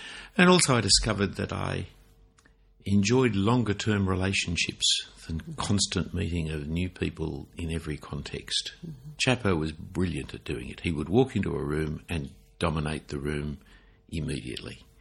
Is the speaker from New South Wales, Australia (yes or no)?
yes; Sydney, New South Wales, Australia; I didn't know it was a distinctive when I grew up in Sydney, especially in the period of time we didn't travel that much.